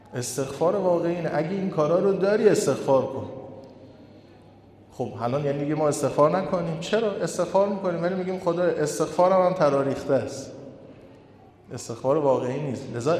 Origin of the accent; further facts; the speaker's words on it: Mashhad, Razavi Khorasan, Iran; ما تو مملکتی به دنیا اومدیم، از وقتی چشم باز کردیم پرچم اعضای فاطمه زهرا بوده، فاطمیه بوده، اشک بر اهل بیت بوده، تو این شهری زندگی کردیم و بزرگ شدیم، هر وقت خواستیم از این خیابون به اون خیابون بریم چشممون افتاده به گنبد علی ابن موسی رضا